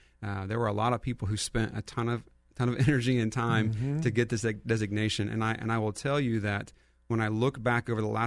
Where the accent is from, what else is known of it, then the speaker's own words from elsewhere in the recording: Ohio, United States; One of the things with me growing up in Pickaway County, I went to public education myself, Logan Elm